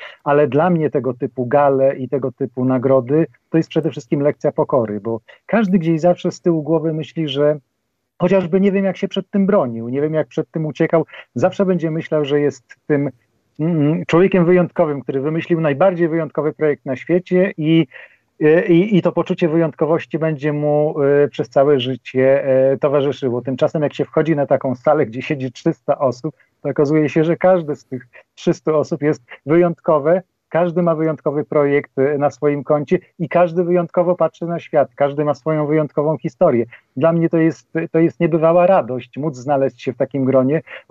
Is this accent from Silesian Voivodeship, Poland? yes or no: no; Zambrów, Podlaskie Voivodeship, Poland; also born or lived in Białystok; now in Kielce, Poland; Ja co prawda 17 lat mieszkam w Kielcach, natomiast urodziłem się na ścianie wschodniej, urodziłem się w Zambrowie, moje miasteczko na pograniczu Mazowsza i Podlasia. Przez 6 lat mieszkałem w Białymstoku.